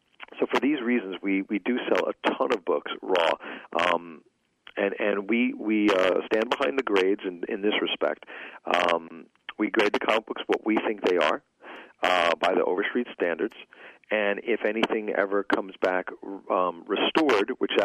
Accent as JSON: {"language": "English", "town": "Rockaway Beach", "region": "New York", "country": "United States", "tie": "born or raised there", "said": "I grew up in Rockaway Beach, Queens, in New York City."}